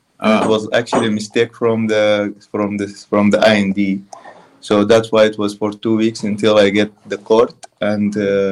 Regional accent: Khartoum, Sudan; But I'm from the north.

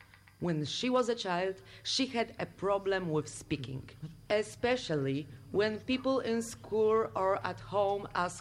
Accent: Poland; we're from Poland.

